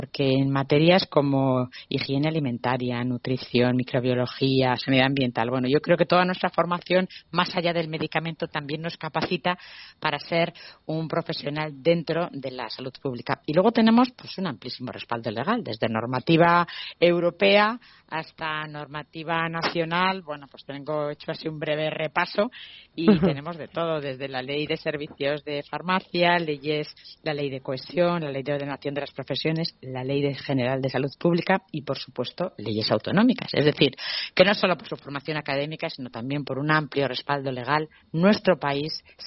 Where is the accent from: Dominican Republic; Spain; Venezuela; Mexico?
Spain; como españoles pues tenemos que estar muy contentos